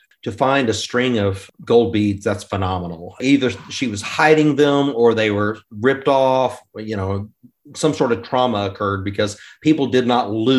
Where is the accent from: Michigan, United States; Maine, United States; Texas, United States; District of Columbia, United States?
Texas, United States; Dallas; also born or lived in Rio Grande Valley; now in Houston, United States; I was born and reared in Dallas and sort of bounced between there and South Texas, the Rio Grande Valley. And I now live in Southwest Houston. So pretty much a native Texan.